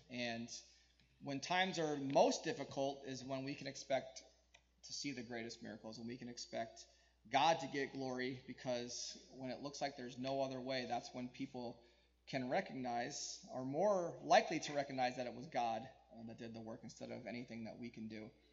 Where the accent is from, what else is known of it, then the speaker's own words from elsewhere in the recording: Connecticut, United States; I grew up in Connecticut, and there's lots of hills, and you can't see very far.